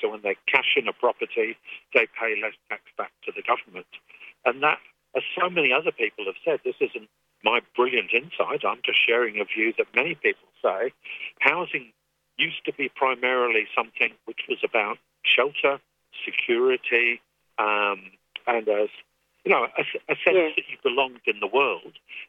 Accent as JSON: {"language": "English", "region": "England", "country": "United Kingdom", "accent": "English", "lives_now": "Australia", "said": "Because I don't have an Australian accent, I've got an English accent."}